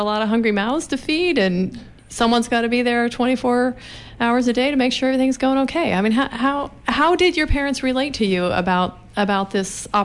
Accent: California, United States; Well, I mean, I grew up in Humboldt County, not in a multi-generational family, but I couldn't come back. I couldn't come back if I didn't go away.

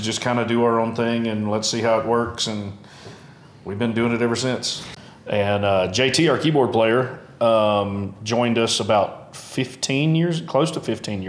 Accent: Georgia, United States; I call it Southern Fried Blues Rock because it's, you know, we're all from the South Georgia.

